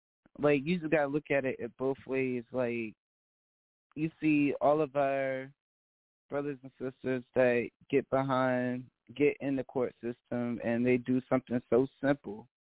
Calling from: High Point, North Carolina, United States; I'm calling from High Point, North Carolina.

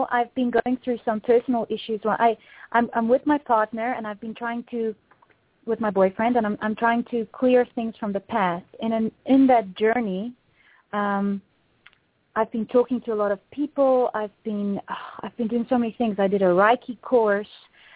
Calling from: Netherlands; English is a second language; I'm calling from the Netherlands.

